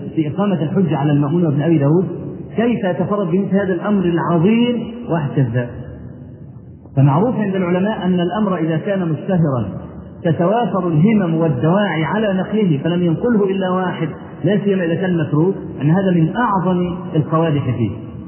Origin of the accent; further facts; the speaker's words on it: Egypt; لما جاء الدكتور زكي مبارك عندنا في مصر